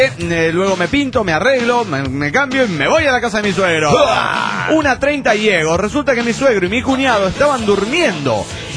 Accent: Mexico City, Mexico; del DF mexicano.

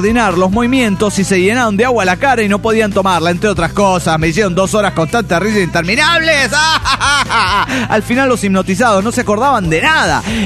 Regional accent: Dallas, Texas, United States; de Dallas, Texas.

